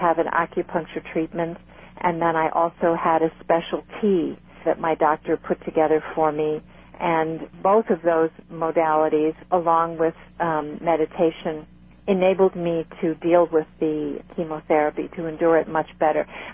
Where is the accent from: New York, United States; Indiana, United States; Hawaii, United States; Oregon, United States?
New York, United States; Brooklyn; I was raised a Roman Catholic, and I grew up in Brooklyn, New York.